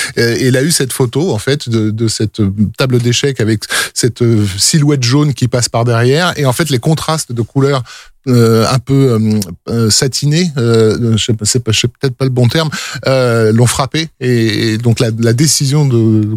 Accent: France; nous, on est français, donc on entend du français

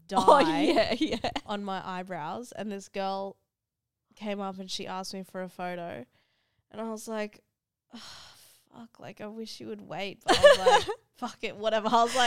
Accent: Texas, United States; And I'm from Texas.

